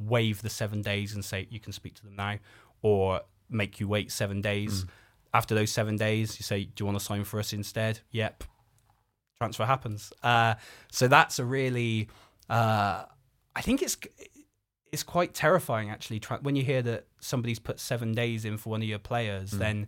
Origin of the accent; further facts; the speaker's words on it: England, United Kingdom; the fact that the band formed in Cardiff, Wales, we're all English, and we're often misrepresented as being Welsh